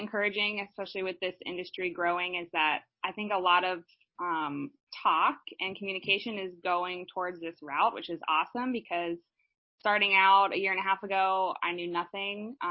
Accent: Pittsburgh, Pennsylvania, United States; because I've always loved traveling, and I grew up in Pittsburgh, but I always felt pulled to so many different places.

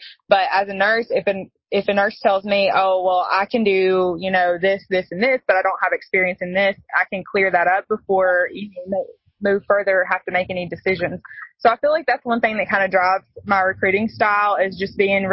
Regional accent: Tennessee, United States; accent: Southern; Oh yeah, I'm from Tennessee, so I definitely have that Southern accent.

